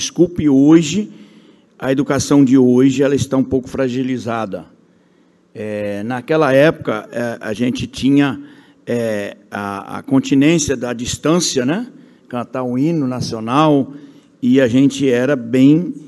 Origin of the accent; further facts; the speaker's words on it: Itaguaçu, Espírito Santo, Brazil; ela se formou professora na minha cidade natal, Itaguaçu